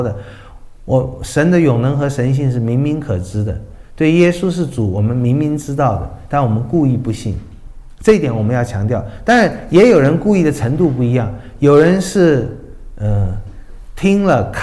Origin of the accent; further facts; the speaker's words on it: China; 我们中国人的可怜的地方就在这里